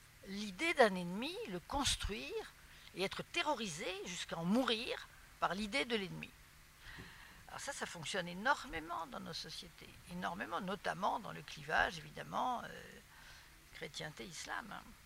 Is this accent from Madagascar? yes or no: yes; Madagascar; born there; je suis née à Madagascar, une époque lointaine, et on faisait le voyage en bateau. Donc, on allait de Marseille à Tamatave.